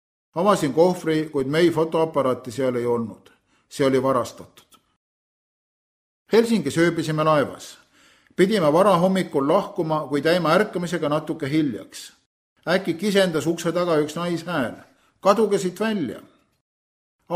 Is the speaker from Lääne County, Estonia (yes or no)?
no; Hiiu County, Estonia; now in Vancouver, Canada; Mina tulen Kanadast, Vancouverist, aga muidu olen pärit Hiiumaalt, ütlesin.